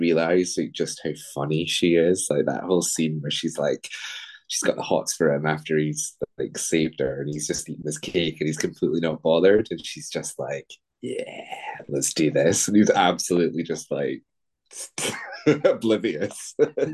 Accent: Scotland, United Kingdom; accent: Scottish; as you probably picked up from my accent, Scottish

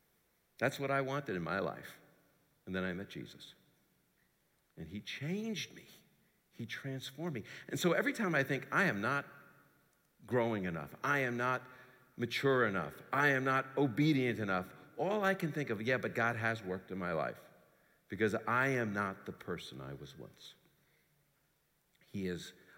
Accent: New York, United States; I'm still a New Yorker, but I am not that aggressive person that I thought I was.

